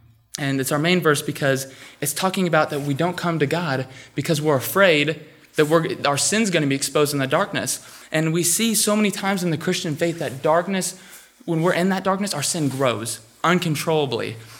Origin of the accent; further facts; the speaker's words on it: United States; bear with me because I'm just an American boy, so I don't know how to speak Greek very fluently